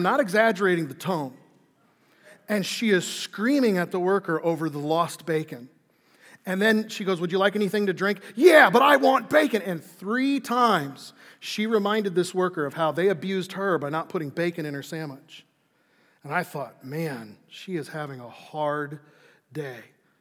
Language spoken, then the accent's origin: English; Chicago, Illinois, United States; I grew up in Chicago during the era of Dennis Rodman in the Chicago Bulls.